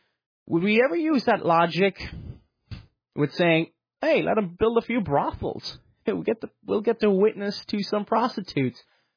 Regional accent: the South, United States; I grew up in the South. The opinion of him is kind of different down South.

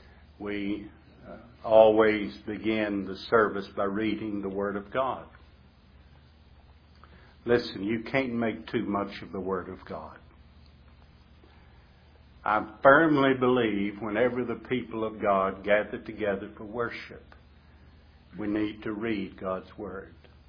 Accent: the South, United States; accent: southern; What my southern accent with my limited vocabulary, there's no real power in my words.

